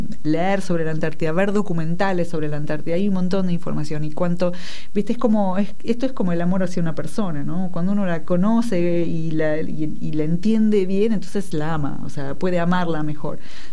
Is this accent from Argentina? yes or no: yes; Argentina; Somos muy poquitos argentinos que vamos a participar ahí